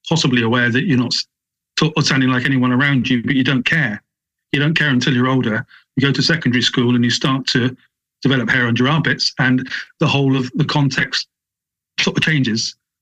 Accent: England, United Kingdom; And I'm an Englishman going into Wales.

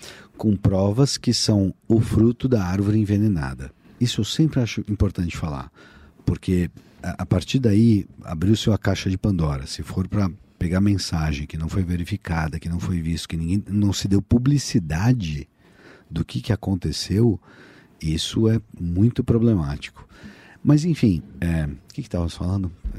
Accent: Brazil; a gente é brasileiro, a gente sabe o que está acontecendo.

